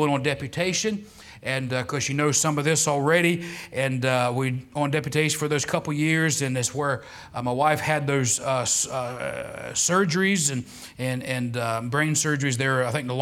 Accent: Chesapeake, Virginia, United States; I'm from Southeast Virginia. If you know that part, it's Chesapeake is where I grew up, but not in town.

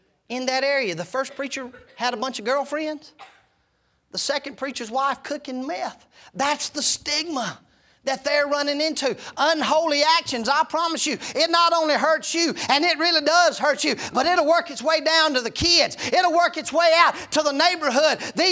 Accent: Henderson, North Carolina, United States; now in Blacksburg, United States; it's like this in my hometown, the metropolis of Henderson, North Carolina. It's like this in Blacksburg where we live now.

